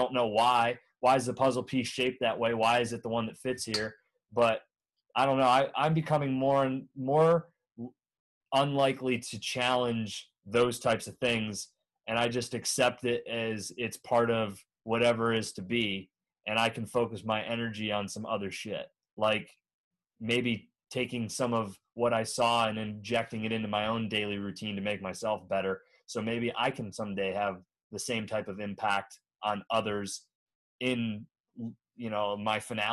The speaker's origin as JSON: {"language": "English", "town": "Bradford", "region": "Pennsylvania", "country": "United States", "tie": "born or raised there", "said": "growing up in Bradford, Pennsylvania, northwestern PA, it's like when I was 6 or 7 years old, my dad had a car."}